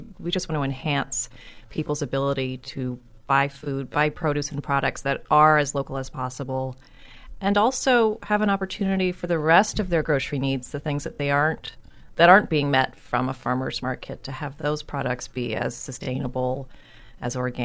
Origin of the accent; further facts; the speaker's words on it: Richmond, Virginia, United States; also born or lived in New York; Well, I was living in New York. I grew up here in Richmond, but I've been living in New York most recently.